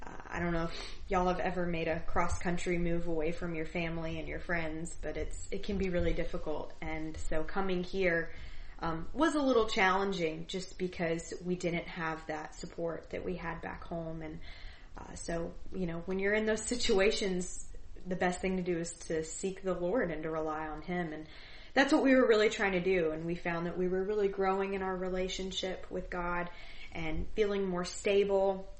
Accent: Louisiana, United States; I grew up in Louisiana

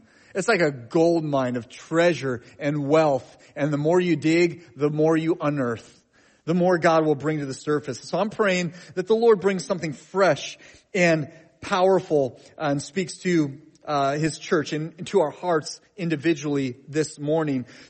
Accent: Coos Bay, Oregon, United States; I'm from Coos Bay, Oregon, about 5 hours-ish south of here, and I'm the pastor of a church down there called Riverview Christian Fellowship.

